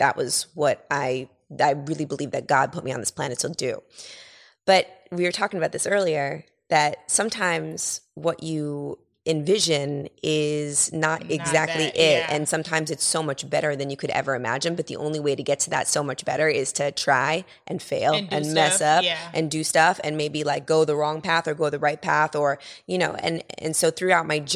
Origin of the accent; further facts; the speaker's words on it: New York City, New York, United States; So I'm a New Yorker. I'm from New York City. I'm an entrepreneur.